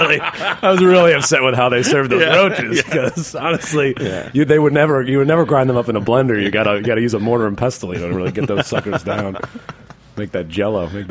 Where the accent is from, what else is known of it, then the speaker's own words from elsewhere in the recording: Syracuse, New York, United States; I'm from Syracuse, New York.